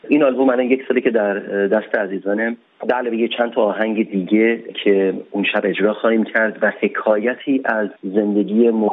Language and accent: Persian; Iran; ولی ایرانی و هم وطن خودم رو اونجا ندیدم